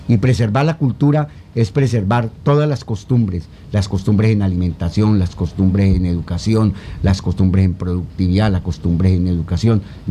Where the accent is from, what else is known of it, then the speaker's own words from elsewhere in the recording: Casanare, Colombia; Yo vengo del departamento de Casanare